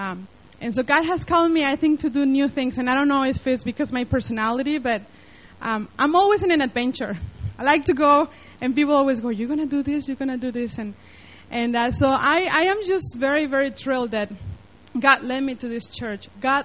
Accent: Mexico City, Mexico; English is a second language; now in Hong Kong; growing up in Mexico City, I never thought that I would end up being where I am today, you know, in Hong Kong.

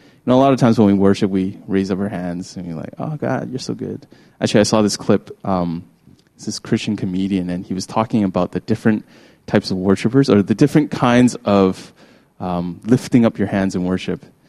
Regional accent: Vancouver, British Columbia, Canada; Like, I'm from Vancouver.

